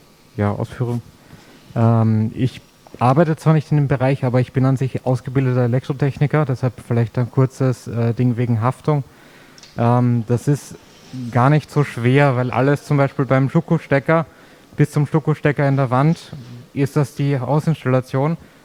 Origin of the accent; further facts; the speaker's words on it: Austria; Ich komme aus Österreich, da haben wir schon relativ lange die 800 Watt.